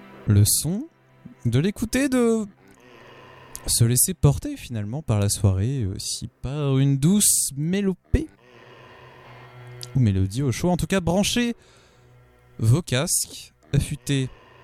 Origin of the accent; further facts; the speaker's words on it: Hauts-de-France, France; accent: Picard; Oula, alors là mon accent picard est déjà endormi